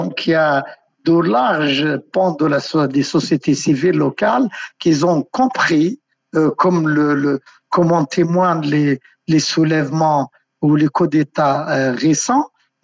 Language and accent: French; Algeria; et je ne dis pas ça parce que je suis algérien